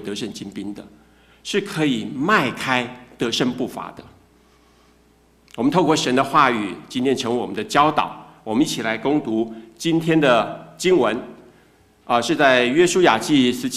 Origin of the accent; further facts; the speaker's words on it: China; 上个礼拜中秋节刚过，我们中国人的大日子，大家都吃月饼了吗？